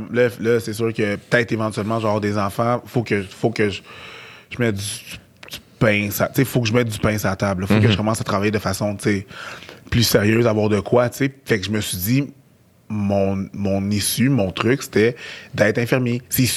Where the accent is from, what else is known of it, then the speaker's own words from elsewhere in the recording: Haiti; Je suis haïtien, fait que... stéréotype